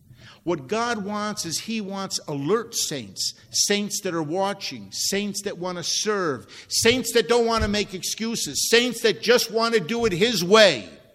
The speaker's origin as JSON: {"language": "English", "country": "Ireland", "said": "You know I'm an Irishman, Lord, and I get a little thick-headed."}